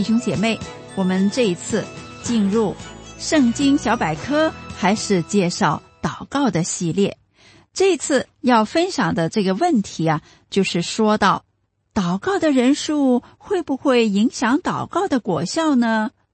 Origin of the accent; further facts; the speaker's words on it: China; 我们中国人最需要的是什么呢？